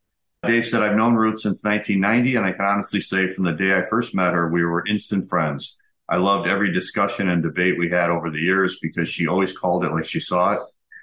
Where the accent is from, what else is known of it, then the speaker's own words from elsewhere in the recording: Chicago, Illinois, United States; So we had that in common because I grew up in Chicago.